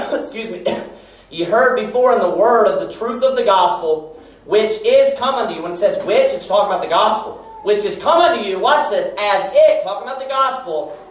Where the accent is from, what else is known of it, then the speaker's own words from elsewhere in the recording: Kentucky, United States; moved away; I wanted to live in the southeast, you know, because I'm from Kentucky.